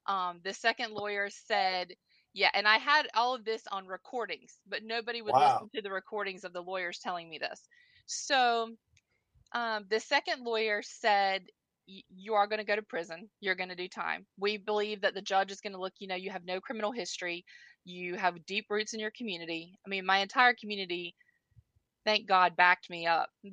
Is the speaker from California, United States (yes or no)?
no; Morehead City, North Carolina, United States; I'm from Morehead City, North Carolina.